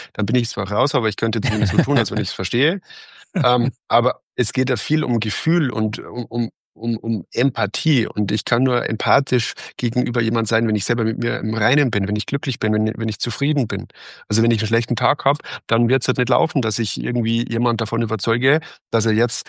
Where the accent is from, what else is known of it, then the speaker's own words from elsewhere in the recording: Bavaria, Germany; Also ich bin ein Mensch, der in Bayern geboren wurde. Ich wurde so erzogen, ich bin hier aufgewachsen, ich finde das total schön.